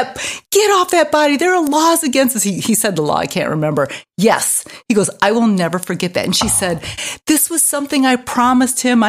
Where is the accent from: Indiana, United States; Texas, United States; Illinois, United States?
Indiana, United States; Hey, I'm from Indiana.